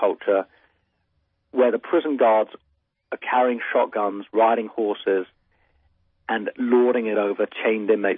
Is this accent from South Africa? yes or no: no; England, United Kingdom; your listeners will realize I'm from England originally.